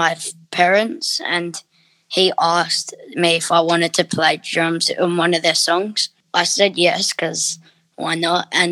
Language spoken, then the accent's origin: English; Adelaide, South Australia, Australia; born there; I was born in Adelaide, South Australia, on the 8th of May, 2010.